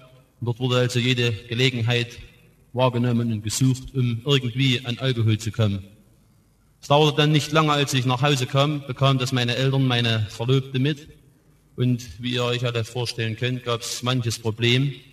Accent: Schönheide, Saxony, Germany; ich komme aus Schönheide im Erzgebirge

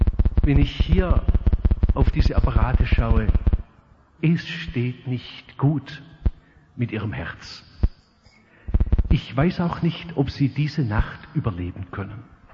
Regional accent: Stuttgart, Baden-Württemberg, Germany; Ich sagte, ich komme aus Stuttgart.

